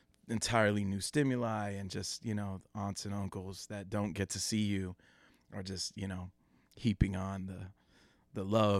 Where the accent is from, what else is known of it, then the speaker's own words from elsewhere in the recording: Cleveland, Ohio, United States; moved away as an adult; now in New York, United States; yeah, I'm from Cleveland, grew up, you know, went to Kenyon College, and then I moved to New York in 93